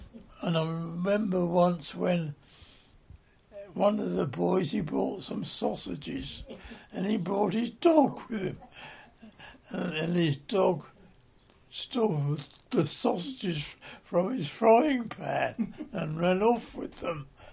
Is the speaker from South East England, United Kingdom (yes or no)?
yes; Waterlooville, South East England, United Kingdom; born or raised there; also born or lived in India